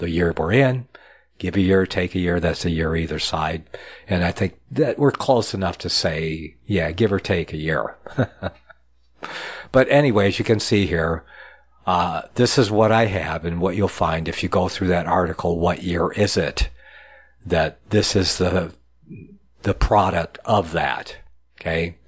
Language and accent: English; Michigan, United States; born there; Dale, a fellow Michigander, I was born in Michigan, so Michiganders, kind of like, yeah.